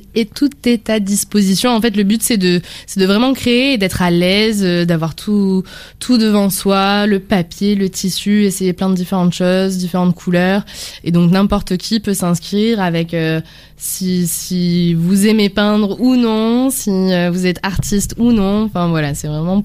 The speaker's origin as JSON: {"language": "French", "town": "Marseille", "region": "Provence-Alpes-Côte d'Azur", "country": "France", "tie": "born or raised there", "said": "moi déjà je suis irlandaise marseillaise, mes parents sont irlandais mais je suis née, j'ai grandi à Marseille."}